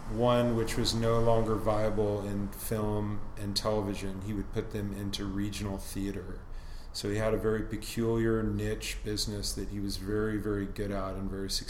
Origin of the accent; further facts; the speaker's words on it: Los Angeles, California, United States; I grew up right near the corner of Chautauqua and PCH.